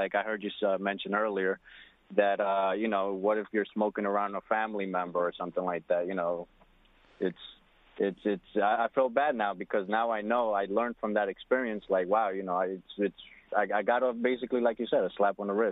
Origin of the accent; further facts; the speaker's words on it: New York, United States; I'm from Long Island, and, you know, everybody, you know, used to do it every once in a while.